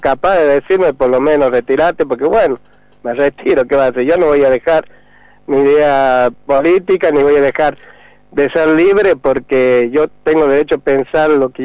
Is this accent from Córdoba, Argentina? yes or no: yes; Río Cuarto, Córdoba, Argentina; born there; moved away as an adult; now in San Luis, Argentina; yo soy nacido en Río Cuarto, pero de los 20 años que me vine acá a San Luis, estuve en San Martín